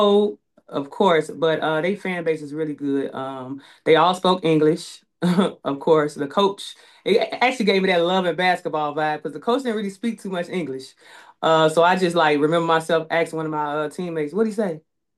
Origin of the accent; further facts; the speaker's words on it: Hammond, Indiana, United States; also born or lived in Chicago, United States / Calumet City, United States; So I grew up in Hammond, Indiana as well. Born and raised in Chicago, grew up in Hammond, moved to Calumet City to play high school ball.